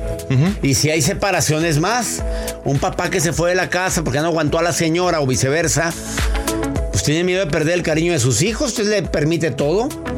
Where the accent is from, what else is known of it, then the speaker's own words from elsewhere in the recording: Monterrey, Nuevo León, Mexico; Y Monterrey, Nuevo León, 3 de septiembre, mi tierra.